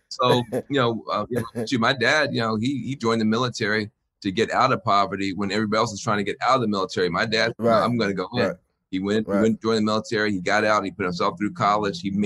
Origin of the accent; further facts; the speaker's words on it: the South, United States; Because I had seen too much bad stuff growing up in the South, growing up on the edge of a small town.